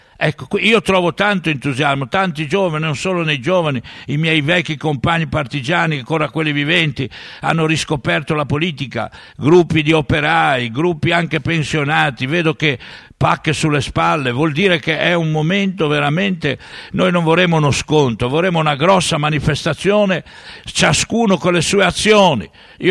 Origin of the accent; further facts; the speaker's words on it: Genoa, Liguria, Italy; Io come genovese continuo a gridare